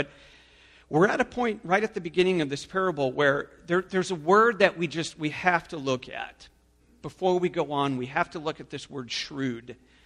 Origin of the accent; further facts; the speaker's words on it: Chicago, Illinois, United States; We're from Chicago, and where we're from Cook County, Chicago.